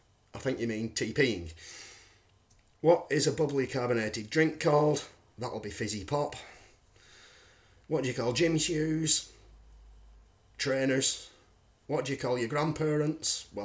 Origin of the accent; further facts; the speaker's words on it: North West England, United Kingdom; So, I'm English, and I'm from a county called Lancashire.